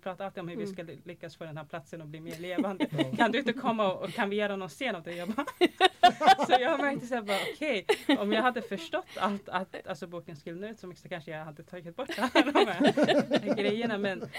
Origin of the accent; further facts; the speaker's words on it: Alby, Stockholm County, Sweden; Och jag ville ge en mer nyanserad bild av Alby och samtidigt hylla platsen, för det är där jag är född och uppvuxen.